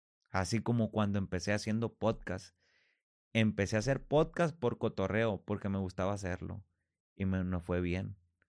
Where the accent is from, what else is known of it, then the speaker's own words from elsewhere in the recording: Culiacán, Sinaloa, Mexico; moved away; Como aquí yo y mi familia, la neta, nosotros nos salimos de Culiacán, güey, con un compromiso familiar primero.